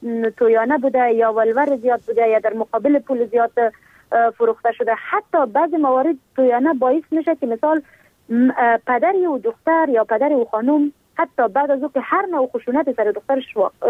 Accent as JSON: {"language": "Persian", "region": "Helmand", "country": "Afghanistan", "tie": "born or raised there", "said": "ما در ولایت هلمند بزرگ شدیم"}